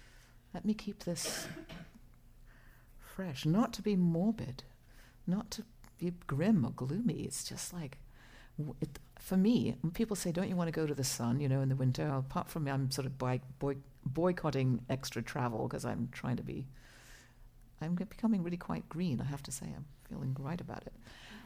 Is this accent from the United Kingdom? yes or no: yes; England, United Kingdom; God, I can't cook, I'm English. I can grow flowers.